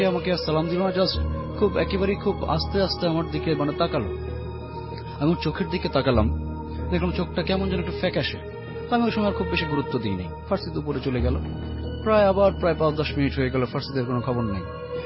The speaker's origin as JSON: {"language": "Bangla", "town": "Mirpur", "region": "Dhaka Division", "country": "Bangladesh", "said": "মিরপুর থেকে আসছি।"}